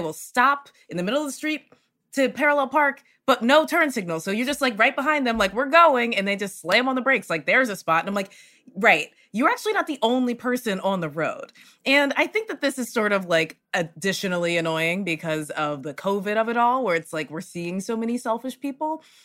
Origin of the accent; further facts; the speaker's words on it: the South, United States; So I've been driving for more than half my life. I'm from the South. So you learn how to drive.